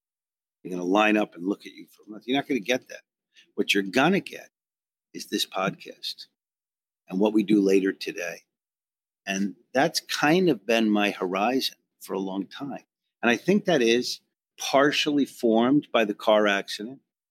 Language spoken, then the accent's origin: English; New York, United States; I came from Long Island. A big trip for me was Manhasset, you know?